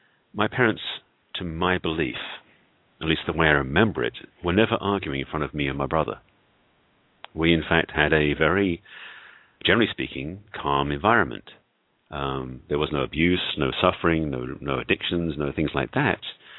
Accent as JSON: {"language": "English", "region": "England", "country": "United Kingdom", "lives_now": "Los Angeles, United States", "said": "As you can tell, I'm not American. In fact, I'm English by origin and have been living in the States, in fact, in Los Angeles for over 30 years. Growing up in England was a different culture"}